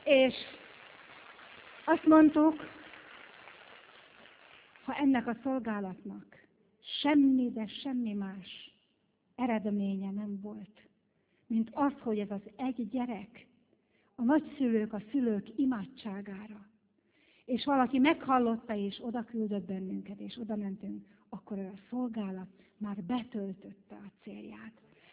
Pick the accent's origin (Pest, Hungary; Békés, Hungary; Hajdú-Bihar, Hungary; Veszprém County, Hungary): Veszprém County, Hungary; Bakonybél; born there; Mondom, Uram, Bakonybél. Hát ott születtem.